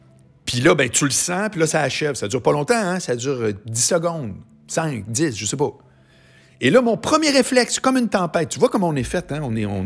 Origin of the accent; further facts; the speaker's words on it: Quebec City, Quebec, Canada; Parce que les deux, on vient de Québec, mais on travaillait à Montréal.